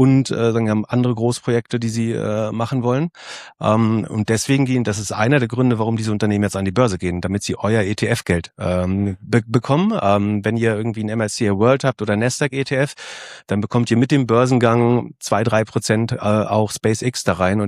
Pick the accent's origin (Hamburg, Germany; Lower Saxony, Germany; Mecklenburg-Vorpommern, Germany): Mecklenburg-Vorpommern, Germany; oben in meiner Heimat in Mecklenburg-Vorpommern, wo ständig Sonne scheint und die Windräder drehen.